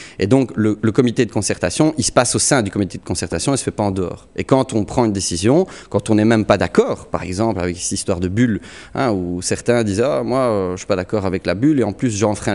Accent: Brussels, Brussels-Capital Region, Belgium; Moi je suis les deux, je suis un Bruxellois, un Echt.

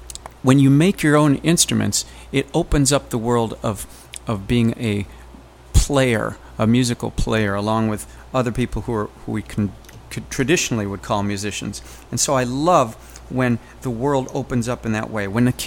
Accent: Chicago, Illinois, United States; now in Asheville, United States; I grew up in Chicago, but I live in Asheville in North Carolina now.

